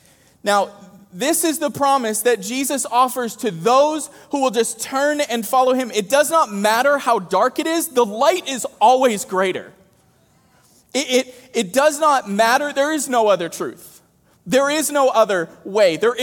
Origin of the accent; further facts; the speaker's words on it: Maine, United States; This was something we could not escape because this is my home state. Guys, this is where I grew up.